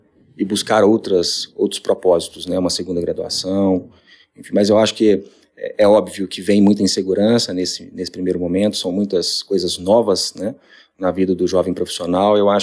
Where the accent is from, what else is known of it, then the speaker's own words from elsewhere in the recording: Nova Lima, Minas Gerais, Brazil; Inclusive, eu sou de Nova Lima.